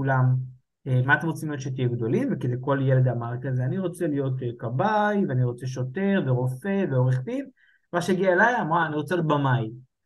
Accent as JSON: {"language": "Hebrew", "town": "Lod", "region": "Central District", "country": "Israel", "tie": "born or raised there", "also_born_or_lived": "Yehud", "lives_now": "Rishon LeZion, Israel"}